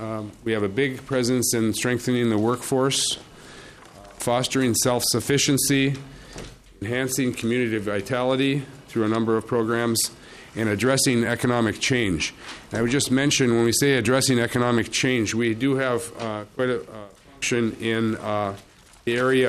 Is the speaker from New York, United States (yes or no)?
no; Eveleth, Minnesota, United States; I'm born and raised in Eveleth, Minnesota, Iron Ranger. I've spent 30 years living up in Virginia